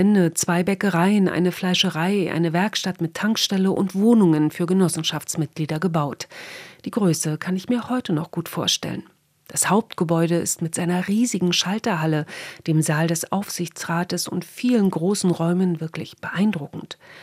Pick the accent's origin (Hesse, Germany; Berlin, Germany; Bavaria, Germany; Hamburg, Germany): Berlin, Germany; East Berlin; Denn groß geworden bin ich in Ost-Berlin und dort ging ich im Konsum einkaufen.